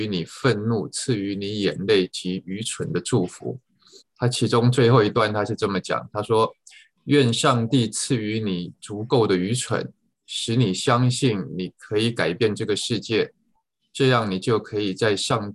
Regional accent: China; 其实我们中国人不是也有一个

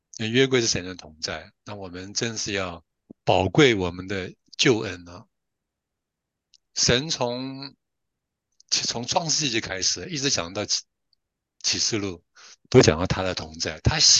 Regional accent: Taiwan; 这个按照我们台湾那边讲话叫安了，就是 OK。

